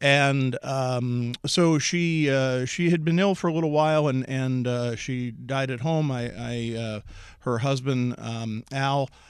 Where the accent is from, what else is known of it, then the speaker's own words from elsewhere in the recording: Pennsylvania, United States; Well, hey, I grew up near New Hope.